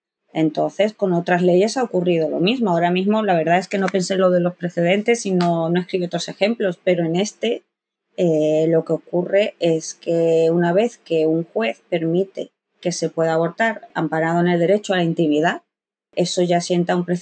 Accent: Málaga, Andalusia, Spain; now in United States; Llevo allí ya 8 años. Llevo ya muchos años en sí fuera de donde yo soy, que soy de Málaga.

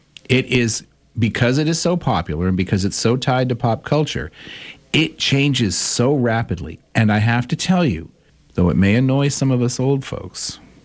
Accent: Massachusetts, United States; It's just who I am. I'm from Massachusetts.

